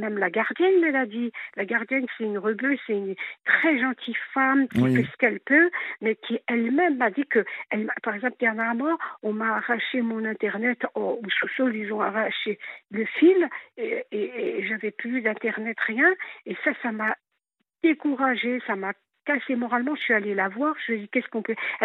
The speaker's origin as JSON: {"language": "French", "country": "France", "tie": "born there", "said": "moi je suis kabyle d'origine née en France"}